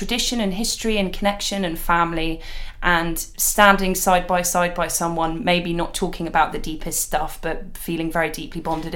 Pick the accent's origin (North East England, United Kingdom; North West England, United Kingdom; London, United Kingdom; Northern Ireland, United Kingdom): London, United Kingdom; I grew up really near Wembley Stadium, and I constantly felt the fear of kind of big crowds at football matches.